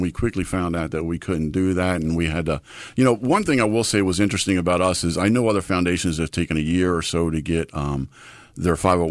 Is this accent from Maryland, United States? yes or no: yes; Dundalk, Maryland, United States; I grew up in Maryland, a Dundalk boy, and I wanted to give back to my community.